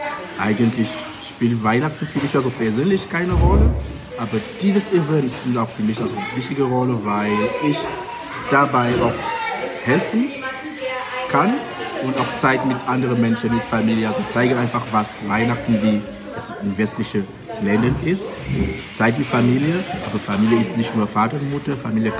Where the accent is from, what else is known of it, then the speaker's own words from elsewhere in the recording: Cameroon; German is a second language; now in Germany; Ich bin weit weg. Ich komme aus Kamerun.